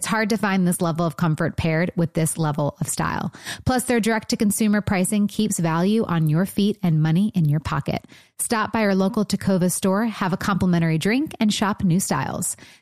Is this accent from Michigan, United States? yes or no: yes; Michigan, United States; Oh, Chicago. Yes, I'm from Michigan.